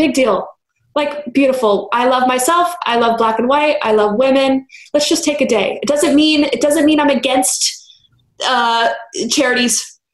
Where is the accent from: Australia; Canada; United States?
United States; Los Angeles, California; I grew up in Los Angeles, California. I had a completely different experience to those who lived in different states.